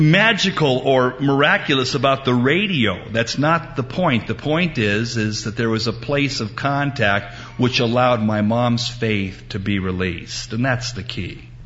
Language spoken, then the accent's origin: English; Portland, Oregon, United States; also born or lived in California; When I was growing up in Portland, I'm a native Oregonian, a rare breed.